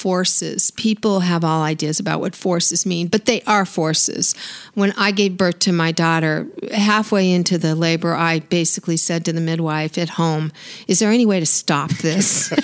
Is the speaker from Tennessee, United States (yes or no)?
no; Colorado, United States; I grew up in Colorado, so I did some rafting on rivers.